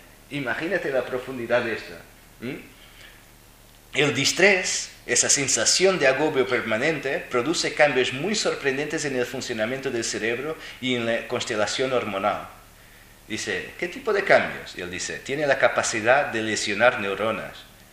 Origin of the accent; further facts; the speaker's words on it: Madrid, Community of Madrid, Spain; born there; Tengo 48 años, nací y vivo en Madrid.